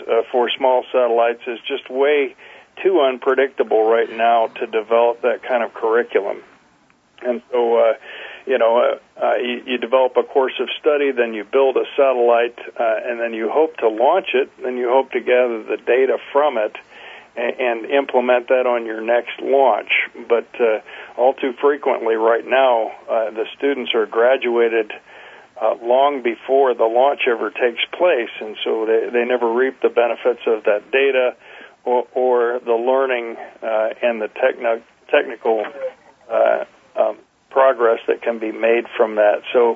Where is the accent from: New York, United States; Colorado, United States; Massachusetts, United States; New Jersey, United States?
Colorado, United States; Colorado Springs; I'm from Colorado Springs.